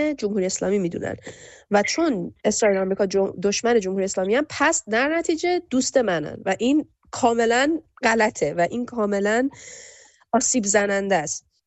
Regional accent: Iran; به عنوان یک ایرانی من میدونم

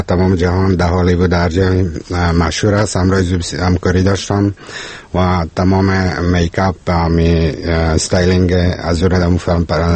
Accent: Kabul, Afghanistan; نه من خودم از کابل هستم.

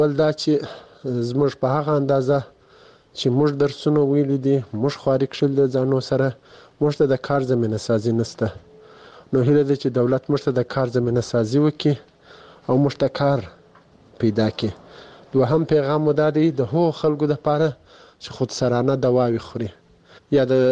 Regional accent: Kandahar, Afghanistan; زه دلته په کندهار کې په یو شخصي روختن کې د فارمسیست په هیڅ دنده اجرا کوم

